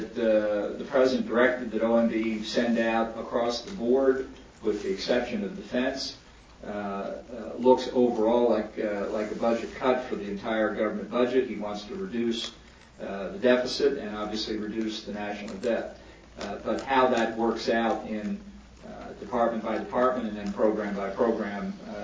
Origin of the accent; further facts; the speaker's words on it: United States; You know, being an American, I favor voting